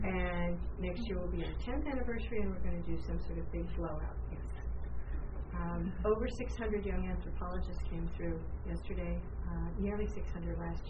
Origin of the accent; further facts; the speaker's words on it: Chicago, Illinois, United States; from Chicago